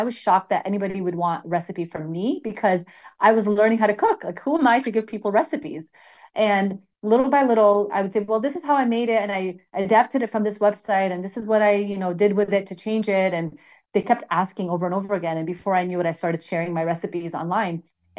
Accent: Sierra Leone; I grew up in Sierra Leone, Africa, and, you know, living there, a lot of things were just had to be made from scratch.

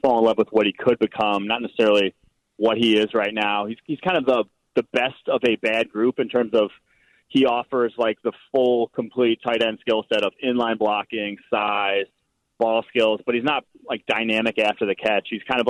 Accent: Milwaukee, Wisconsin, United States; I've been listening to Score since I was a kid growing up in Milwaukee

